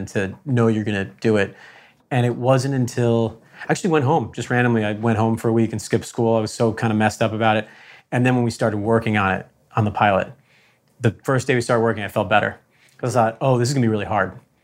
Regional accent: Connecticut, United States; I'm from Connecticut, but I hadn't gone there because I had this audition.

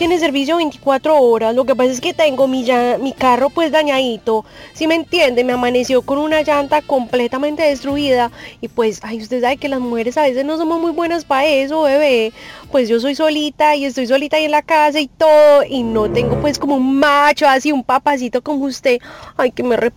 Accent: Medellín, Antioquia, Colombia; yo soy de Medellín

